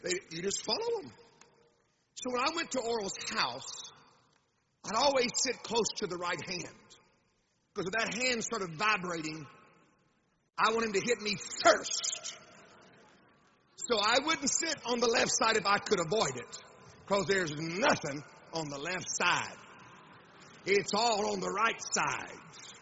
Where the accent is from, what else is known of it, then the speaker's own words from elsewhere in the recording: Tulsa, Oklahoma, United States; I grew up in Tulsa, as I was telling Pastor before service, in an open heaven of Tulsa.